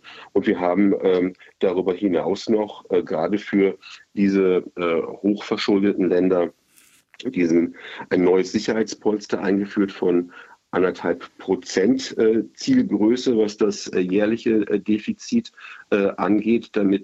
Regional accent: Germany; Und ich sag mal gerade, wir haben als Deutsche die Kommissionspräsidentin aus unseren Reihen.

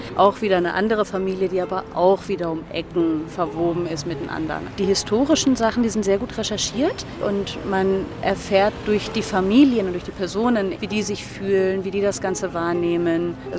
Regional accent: Cyprus; now in Berlin, Germany; Ich bin auf Zypern aufgewachsen, wohne jetzt seit gut 15 Jahren in Berlin-Schöneberg.

